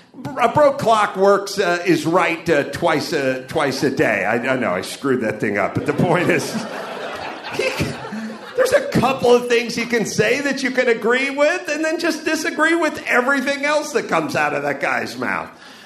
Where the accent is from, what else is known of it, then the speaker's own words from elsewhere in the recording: California, United States; I grew up in California, and I grew up all through the 70s and the 80s of California, and I don't remember hearing shit about how good Texas was.